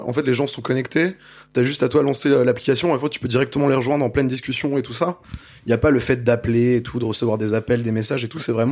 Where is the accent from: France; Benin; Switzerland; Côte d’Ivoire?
France; Brittany; born there; Parce que je suis polonais. Non, c'est même pas vrai. En fait, c'est parce que je suis né en Bretagne